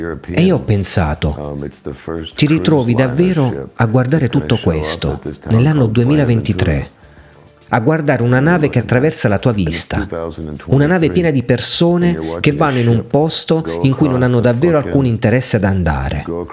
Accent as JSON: {"language": "Italian", "country": "United States", "said": "Vengo dagli Stati Uniti e sappiamo tutti cosa diavolo stanno facendo gli Stati Uniti"}